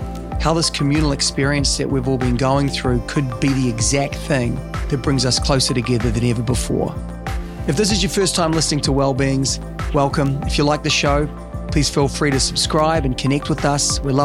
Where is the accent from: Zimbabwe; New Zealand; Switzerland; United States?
New Zealand; as a Kiwi